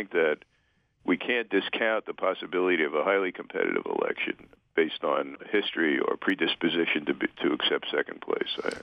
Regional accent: Brooklyn, New York, United States; I'm from Brooklyn. I don't know so much about that.

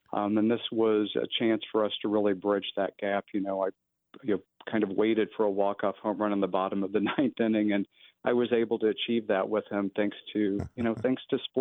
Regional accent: the Ozarks, United States; I was born and raised in the Ozarks in the 60s and 70s, and, you know, it was not an easy time for me

